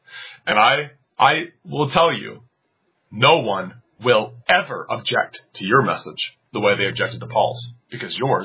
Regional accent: Cincinnati, Ohio, United States; the kids I grew up with in Cincinnati, you go to confession once a year

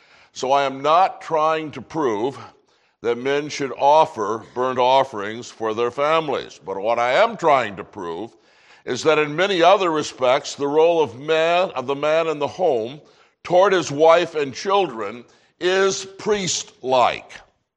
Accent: Michigan, United States; And I'm from Michigan, so allow this illustration.

